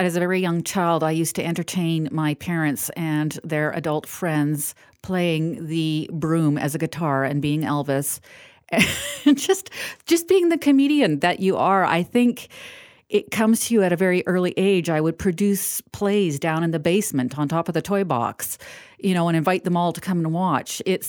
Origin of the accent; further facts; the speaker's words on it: Kamloops, British Columbia, Canada; I am from Kamloops.